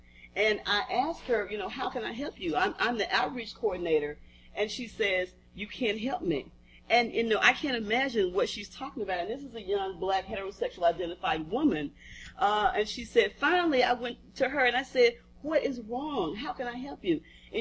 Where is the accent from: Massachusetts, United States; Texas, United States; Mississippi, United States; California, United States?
Mississippi, United States; As a 9-year-old growing up in Mississippi, in a very close-knit community, as a very shy, very introverted bookworm, as a child who felt always odd